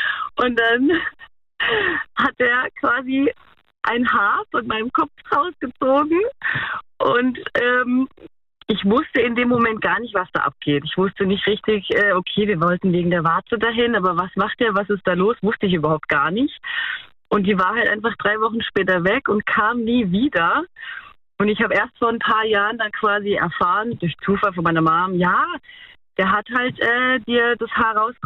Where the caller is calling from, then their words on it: Emmendingen, Baden-Württemberg, Germany; Emmending bei Freiburg.